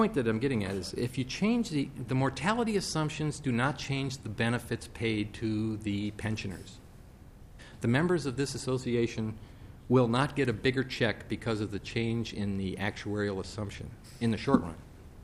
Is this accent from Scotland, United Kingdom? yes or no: yes; Scotland, United Kingdom; I'm Scottish. Full disclosure, I'm Scottish.